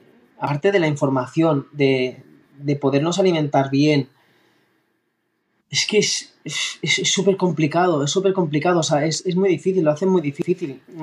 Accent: Catalonia, Spain; una encuesta en mi pueblo natal, que es un pueblo del Baix Llobregat

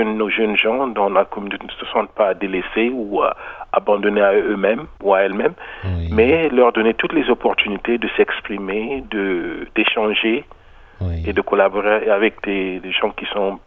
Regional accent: Brazzaville, Republic of the Congo; Moi, je suis né à Brazzaville, j'ai grandi à Brazzaville.

